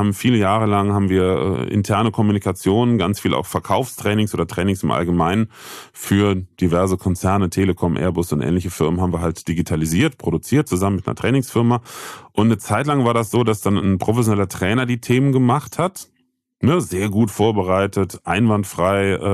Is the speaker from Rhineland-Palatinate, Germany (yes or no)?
yes; Bitburg, Rhineland-Palatinate, Germany; Nein, ich bin ja kein Kölscher, ich bin ja naiv. Ich komme ja aus Bitburg, gebürtig. Das weiß auch keiner.